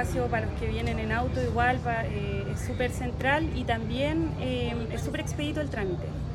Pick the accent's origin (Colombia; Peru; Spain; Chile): Chile; Quilpué, Valparaíso; yo soy de acá de Quilpué